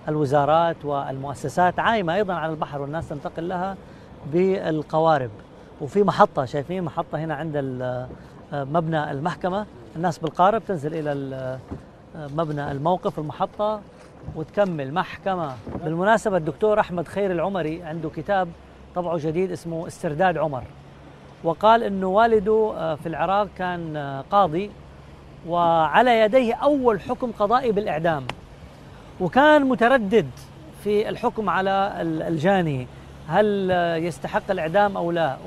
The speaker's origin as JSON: {"language": "Arabic", "country": "Saudi Arabia"}